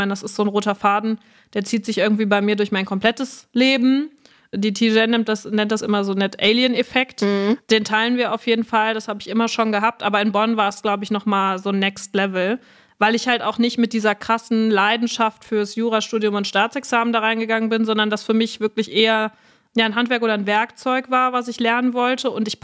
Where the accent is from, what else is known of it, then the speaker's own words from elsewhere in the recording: Netherlands; Und ich bin ja eigentlich Holländerin.